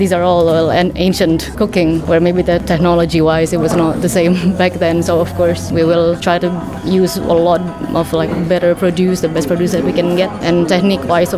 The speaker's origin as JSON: {"language": "English", "region": "Jakarta", "country": "Indonesia", "second_language": "English", "said": "I am a cook from Indonesia, Jakarta to be precise."}